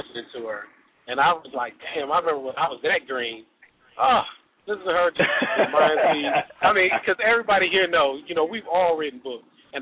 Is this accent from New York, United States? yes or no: no; Ohio, United States; since I already know 614, you know, that's from my home state, Ohio.